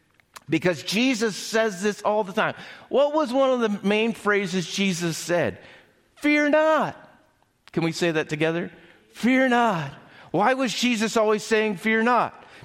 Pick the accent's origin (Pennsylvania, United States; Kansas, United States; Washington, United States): Pennsylvania, United States; I'm from South Central Pennsylvania. We don't say, that was really good. We say, that was not bad.